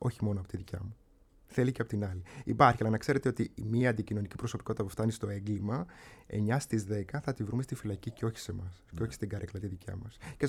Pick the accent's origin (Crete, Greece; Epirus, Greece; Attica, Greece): Crete, Greece; στο χωριό μου, στην Κρήτη, υπήρχε βεντέτα.